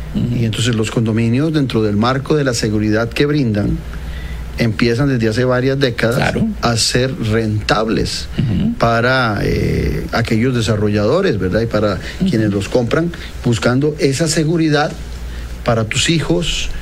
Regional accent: Tibás, San José, Costa Rica; en el caso mío, que me crié toda mi vida en Tibás

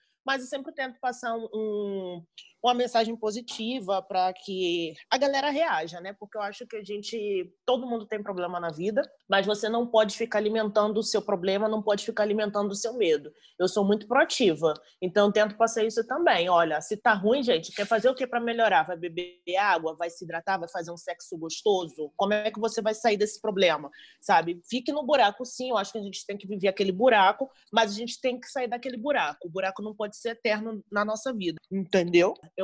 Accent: Bahia, Brazil; Eu sou baiana, então eu me rodo mesmo.

